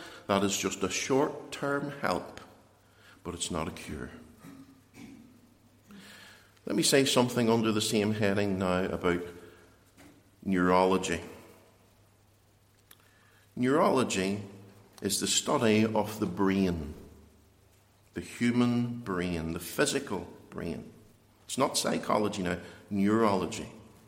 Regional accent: Northern Ireland, United Kingdom; Well, I'm not German. I'm Northern Irish. I'm Irish.

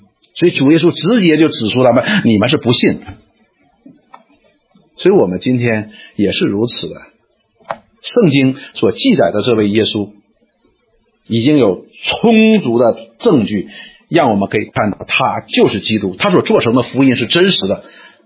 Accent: Northeast China, China; 大概好像我们东北人叫大妖母

